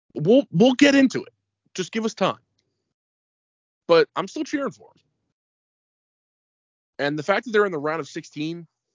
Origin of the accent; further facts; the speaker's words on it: United States; You know, obviously, I'm an American, and I would love to see them win